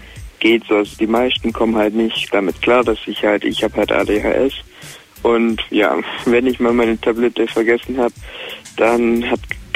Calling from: Baden-Württemberg, Germany; Bei Heidenheim.

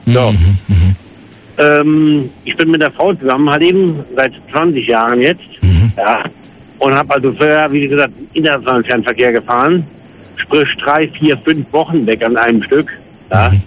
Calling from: Koblenz, Rhineland-Palatinate, Germany; Ich bin aus Koblenz

